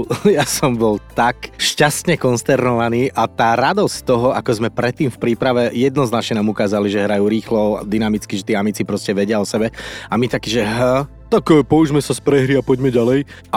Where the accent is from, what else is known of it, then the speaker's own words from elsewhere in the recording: Rožňava, Košice Region, Slovakia; ja som vyrastal v Rožňave, pri kúpalisku na Mierovej, úplne perfektné, hneď nedaleko od školy